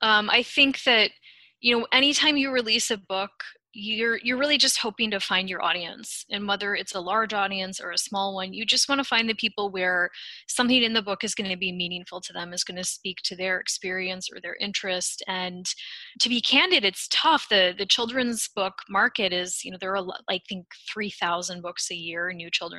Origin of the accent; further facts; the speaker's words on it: Midwest, United States; I'm from the Midwest originally, not from Kansas